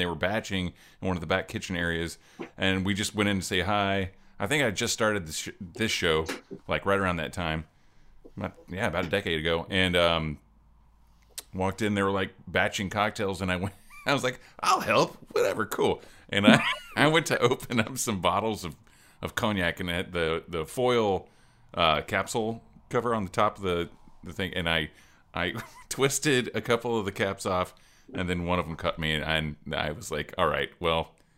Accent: Oklahoma, United States; I'm from Oklahoma, so it'll happen.

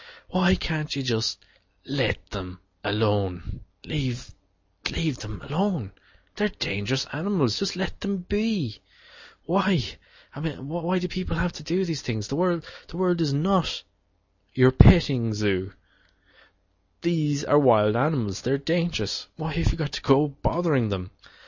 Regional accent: Ireland; now in Japan; I come from Ireland.

